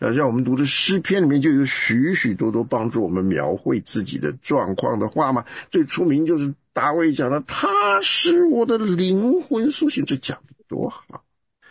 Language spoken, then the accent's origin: Chinese; Taiwan; 哇，我还以为我们台湾人在疼媳妇儿